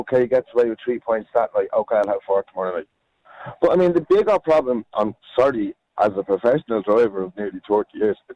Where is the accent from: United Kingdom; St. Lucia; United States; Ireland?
Ireland; Dublin, Leinster; I'm from Dublin and we're down the country 14 years now.